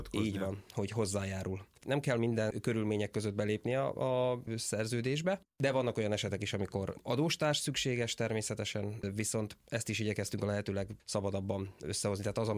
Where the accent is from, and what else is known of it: Kalocsa, Bács-Kiskun, Hungary; born or raised there; moved away as an adult; now in Budapest, Hungary